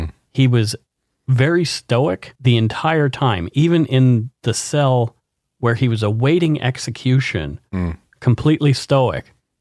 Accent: North Vancouver, British Columbia, Canada; I'm from Deep Cove.

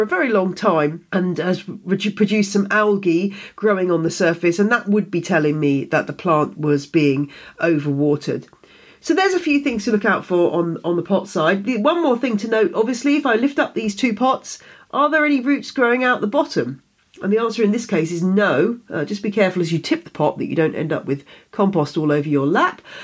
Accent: United Kingdom; It's a hard life being a Brit, you know.

